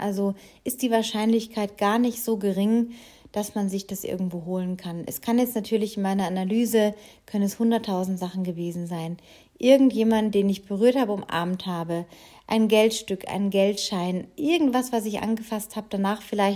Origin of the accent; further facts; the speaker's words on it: Baden-Baden, Baden-Württemberg, Germany; in meiner alten Heimat Baden-Baden